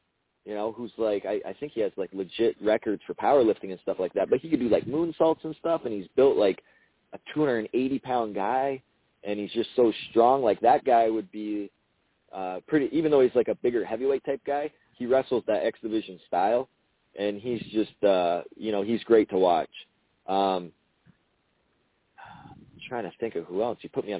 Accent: Canada; we were in my home country.

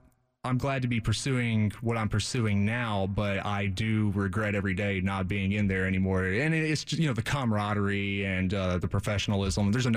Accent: Independence, Mississippi, United States; also born or lived in Memphis; Yeah, it's actually, yeah, Independence is where I grew up. I was born in Memphis.

